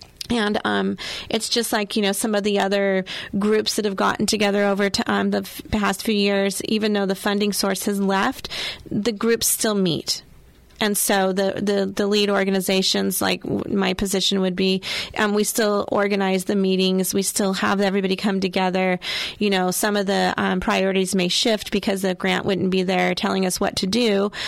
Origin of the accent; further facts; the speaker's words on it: Washington, United States; we are from the Grays Harbor County area. Rain doesn't hurt us.